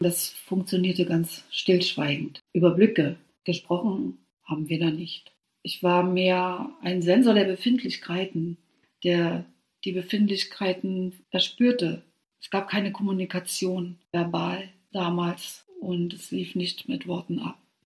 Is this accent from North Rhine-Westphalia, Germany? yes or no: no; Berlin, Germany; Auch ich. Ich war Berlinerin und schaute mir an, was in diesem Land passierte.